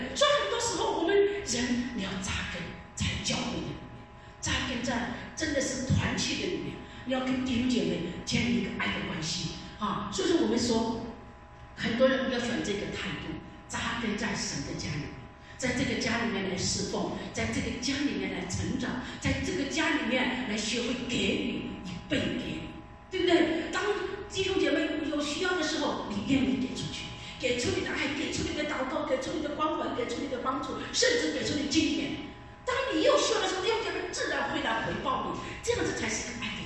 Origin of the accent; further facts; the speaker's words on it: Sichuan, China; 我记得我们小的时候啊，我们家是四川的，还是在南方哈